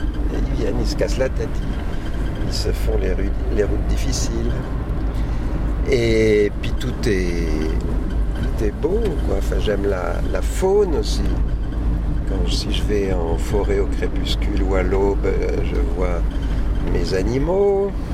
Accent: Vassieux-en-Vercors, Auvergne-Rhône-Alpes, France; Le Vercors Sud, là, celui d'où on vient, de Vassieux, c'est vraiment un plateau. C'est comme les Causses, c'est comme ça, un plateau un peu aride.

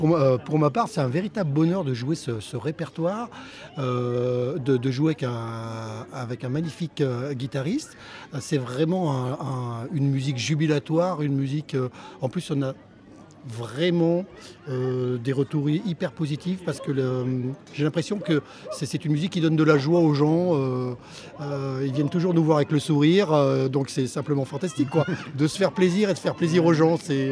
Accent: Voiron, Auvergne-Rhône-Alpes, France; Et moi, je suis l'étranger, je viens de la Chartreuse, de la Chartreuse

